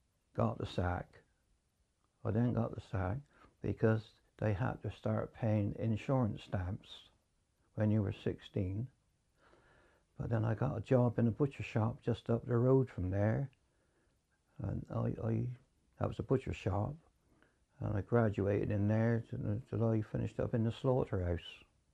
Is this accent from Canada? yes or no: no; Bath, South West England, United Kingdom; born there; I was born in Bath, just outside of Bristol.